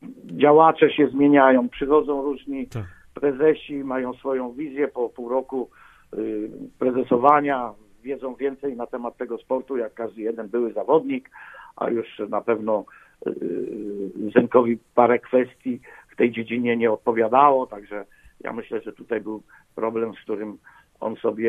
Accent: Gorzów Wielkopolski, Lubusz Voivodeship, Poland; Ja byłem bardzo dumny z tego, że byłem gorzowianinem, tak, że mogłem się utożsamiać z tym miastem i z wynikami Stali Gorzów.

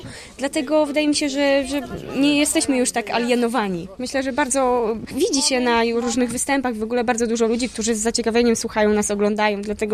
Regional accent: Bukowina Tatrzańska, Lesser Poland, Poland; również jestem góralką z Bukowiny.

